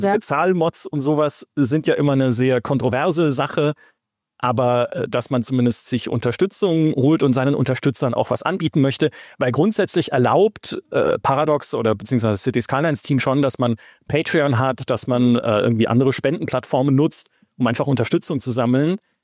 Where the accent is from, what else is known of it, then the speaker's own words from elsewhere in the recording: Munich, Bavaria, Germany; ne, als Münchner